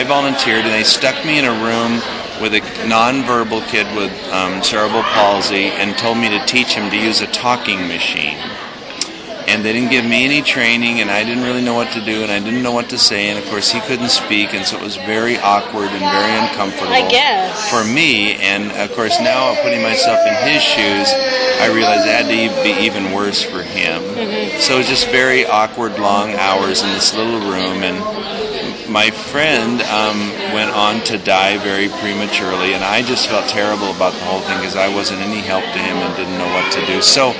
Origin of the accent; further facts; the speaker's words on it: Medford, Oregon, United States; I hail from Medford, Oregon, known to some as Mudford, Oregon.